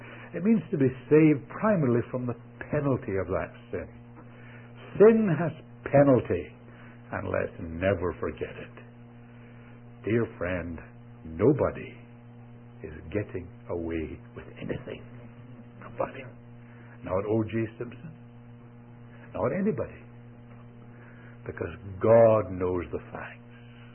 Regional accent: Scotland, United Kingdom; I understand it. I'm a Scotsman. Maybe that's what helped me.

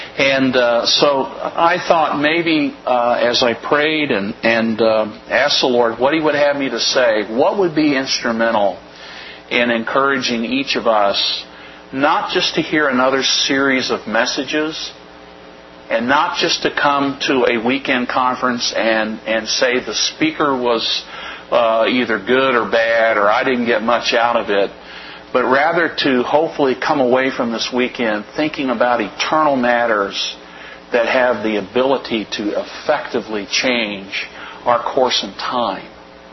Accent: Oklahoma, United States; I'm from Oklahoma originally, so it's Georgia out that way.

